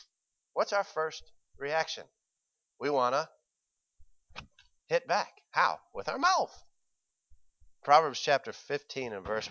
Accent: Minnesota, United States; Now, I grew up in Minnesota. We did a lot of, in Minnesota, I didn't have a farm. But I saw harvest time in Minnesota is beautiful.

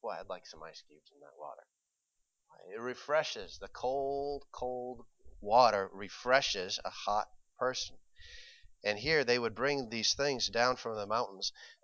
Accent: Minnesota, United States; Now, I grew up in Minnesota. We did a lot of, in Minnesota, I didn't have a farm. But I saw harvest time in Minnesota is beautiful.

